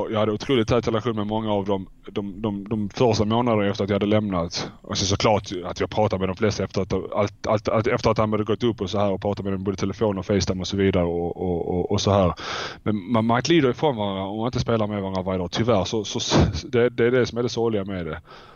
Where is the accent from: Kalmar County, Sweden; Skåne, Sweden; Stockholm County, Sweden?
Skåne, Sweden; Malmö; now in Turin, Italy; När jag flyttade ut ifrån Malmö och lämnade Malmö för Turin så kände jag okej, runt 30-31, det är då jag vill flytta hem.